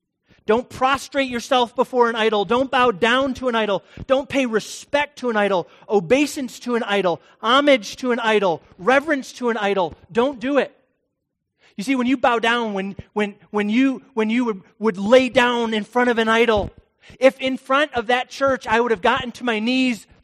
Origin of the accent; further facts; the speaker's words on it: United States; We live in America. America. I don't bow down to anybody. I'm an American.